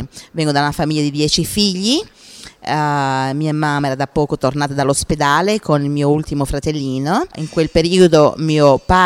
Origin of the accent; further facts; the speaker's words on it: Brazil; now in Italy; vengo dal Brasile, ma abito in Italia da più di 35 anni.